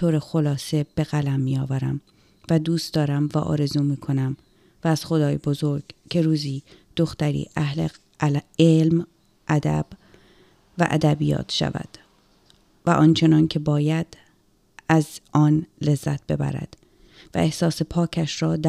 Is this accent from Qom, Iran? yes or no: yes; Qom, Iran; born there; البته من در قم به دنیا آمدم به خاطر این که در حالی که مادر و پدرم داشتن از تهران به اصفهان می اومدن